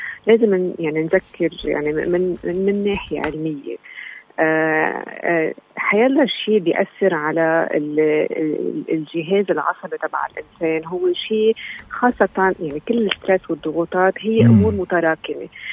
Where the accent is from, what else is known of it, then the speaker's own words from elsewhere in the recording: Lebanon; نحن كلبنانيين لنا 11 شهر عايشين بهذا الوضع